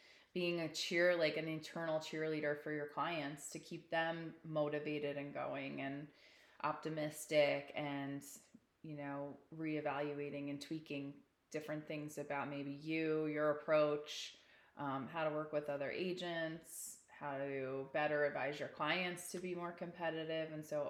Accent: New Providence, New Jersey, United States; I grew up in New Providence, so that's how I knew the area

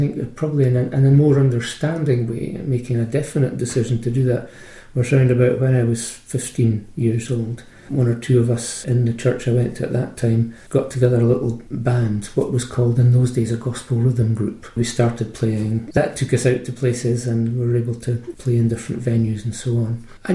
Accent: Edinburgh, Scotland, United Kingdom; I was raised in Porth. I was born in Meadowbank, but moved very quickly after that to Polwarth.

